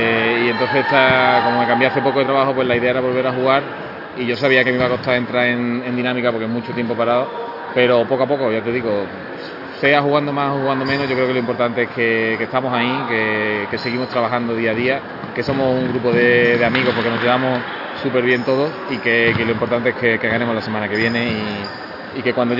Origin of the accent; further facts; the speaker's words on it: Seville, Andalusia, Spain; also born or lived in Huelva; now in Madrid, Spain; vengo de Sevilla